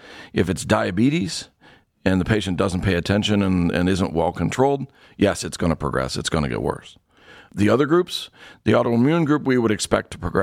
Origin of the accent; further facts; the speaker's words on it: Ohio, United States; I was born and raised in Ohio. I lived all over the state, and you get all four seasons.